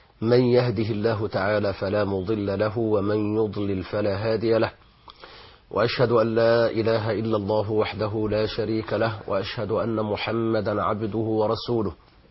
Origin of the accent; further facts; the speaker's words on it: Egypt; نحن في بلادنا مصر الآن